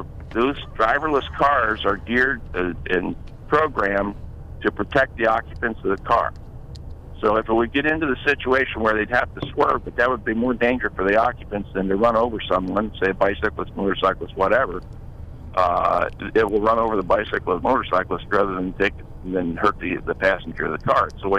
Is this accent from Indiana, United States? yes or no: yes; Muncie, Indiana, United States; I mean, when I was a kid growing up in Muncie